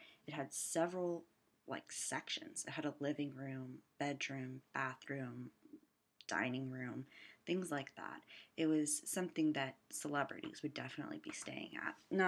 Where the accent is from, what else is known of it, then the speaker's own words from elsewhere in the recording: Texas, United States; I am from Texas, I guess.